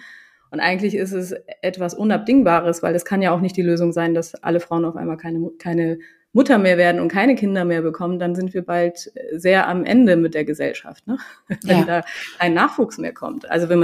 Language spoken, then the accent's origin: German; Germany; also born or lived in Sweden; ich bin in Schweden geboren, ich bin aber in Deutschland groß geworden, habe aber dann nochmal das Glück gehabt, in Kopenhagen studieren zu können und habe auch noch Familie in Schweden.